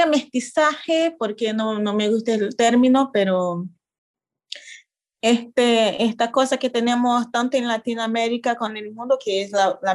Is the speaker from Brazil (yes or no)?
yes; Brazil; Spanish is a second language; now in Argentina; Quilombo es, para mí que soy brasileña, por ejemplo, fue como, ¿por qué usan quilombo acá para decir estas cosas?